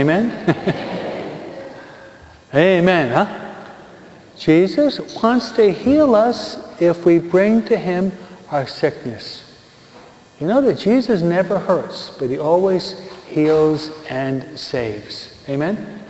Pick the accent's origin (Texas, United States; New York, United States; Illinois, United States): New York, United States; That's where I'm from New York, okay?